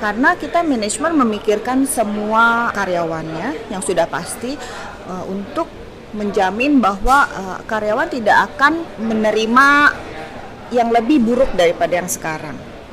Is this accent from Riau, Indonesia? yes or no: no; Bandung, West Java, Indonesia; also born or lived in Jakarta; Saya itu lahir di Bandung, SMP dan SMP SMA itu saya di Bandung. Kemudian saya kuliah di Jakarta di Trisakti.